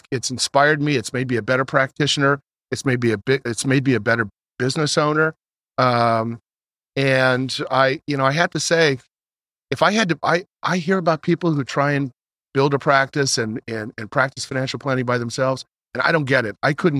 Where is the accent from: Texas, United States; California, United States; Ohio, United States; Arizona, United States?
California, United States; Napa; Where I grew up in Napa and Channel 2, KTVU Channel 2.